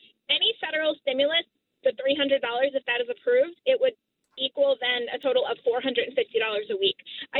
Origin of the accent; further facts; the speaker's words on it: New York, United States; now in Los Angeles, United States; I'm an American. I grew up in New York, but I just moved to Los Angeles to start a position in March.